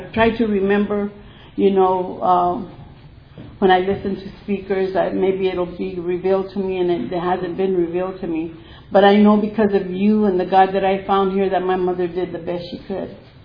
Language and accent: English; Arizona, United States; I'm a Native American, and I'm from Arizona. … I hated that name growing up.